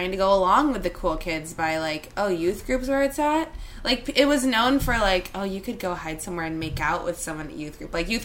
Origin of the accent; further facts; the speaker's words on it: Canby, Oregon, United States; Or just, like, growing up in Oregon even was, like, a very religious town that I grew up in. Canby, Oregon.